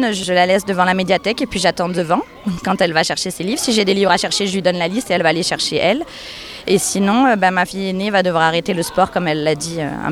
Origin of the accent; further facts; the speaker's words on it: Pierrevert, Provence-Alpes-Côte d'Azur, France; Donc nous, on vient de Pierrevert, à côté de Manosque